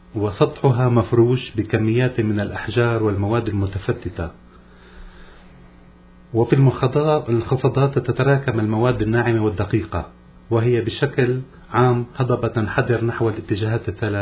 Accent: Ein Qiniyye, Quneitra Governorate, Syria; born there; سكانها مسيحيون ودروز، وهي مسقط رأسي.

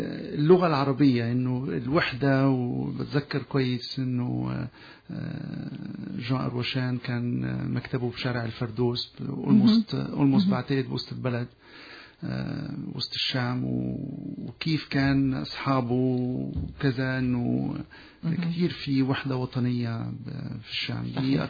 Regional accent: Egypt; لا صراحة أنا كبرت كبران في مصر

